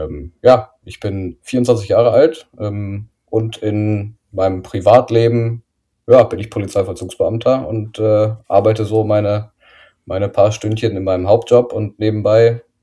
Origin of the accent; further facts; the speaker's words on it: Hildesheim, Lower Saxony, Germany; Also ich bin ursprünglich gebürtiger Hildesheimer. Meine Eltern wohnen immer noch da in der Gegend, bin da aufgewachsen.